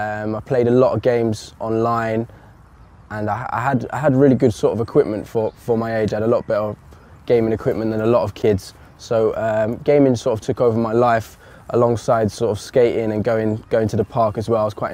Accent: Horley, South East England, United Kingdom; also born or lived in London; I was born in Hammersmith.

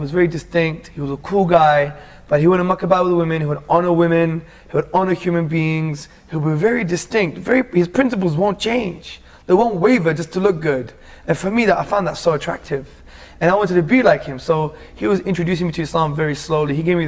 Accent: London, United Kingdom; born there; And I was born in London, in England. My dad is from Athens, but originally from northwest Greece. My mom is from the Greek part of Cyprus.

